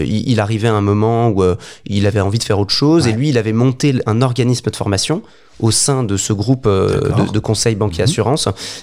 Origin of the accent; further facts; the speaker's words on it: Lyon, Auvergne-Rhône-Alpes, France; moi je suis lyonnais, donc je pensais beaucoup à Lyon.